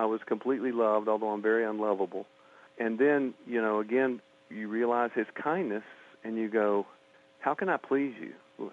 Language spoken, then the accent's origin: English; Nashville, Tennessee, United States; I grew up in the Southern Baptist tradition here in Nashville, Tennessee